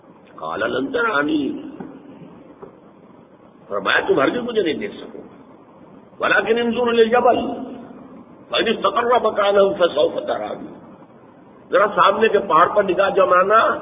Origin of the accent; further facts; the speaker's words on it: Hisar, Haryana, India; وہ ضلع حصار سے گزرتا ہے، میں چونکہ وہی کا رہنے والا ہوں، وہی کا پیدائشی ہوں،